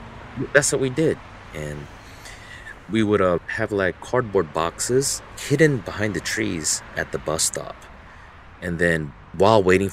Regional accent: Atlanta, Georgia, United States; born there; I was born in Atlanta, Georgia.

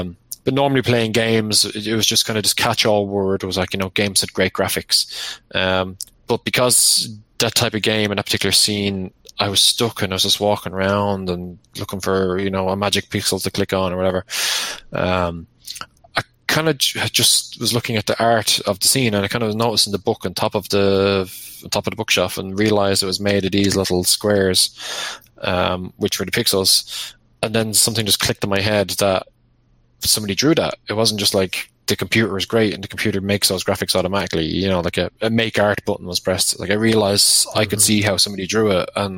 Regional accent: Dublin, Leinster, Ireland; now in Galway, Ireland; So I'm from Dublin, which is the east coast of the island. But I now live in Galway City, which is on the west coast.

